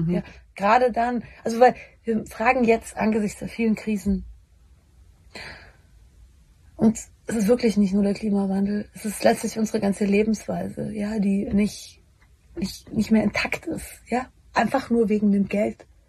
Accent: Bavaria, Germany; ich komme aus Bayern

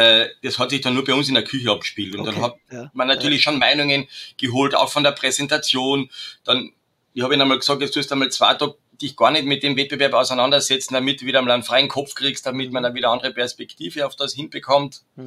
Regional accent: Carinthia, Austria; Ich bin ein gebürtiger Trautaler.

